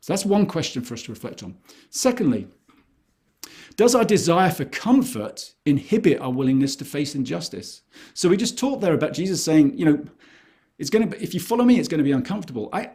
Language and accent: English; United Kingdom; I say that as a British person who comes from a country where people would just get on a boat, go anywhere in the world, and put a flag in the ground and say, right, this is ours now